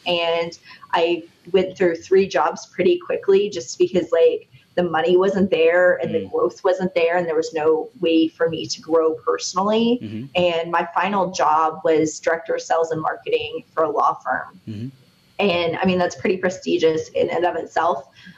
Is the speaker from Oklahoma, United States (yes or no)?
yes; Oklahoma, United States; And I'm like, I'm a nobody from Oklahoma.